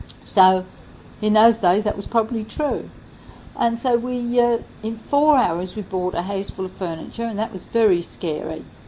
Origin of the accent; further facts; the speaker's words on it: Petworth, South East England, United Kingdom; as soon as I opened my mouth, people could pinpoint that I came from Sussex, and he got talking to me, and it turned out that during the war he was in the army. And he'd been stationed in Petworth, where I come from